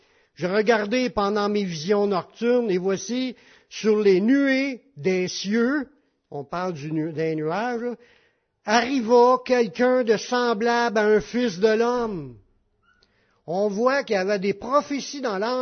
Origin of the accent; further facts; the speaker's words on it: Beauharnois, Quebec, Canada; On est des Beauharniens qui vivent à Beauharnois.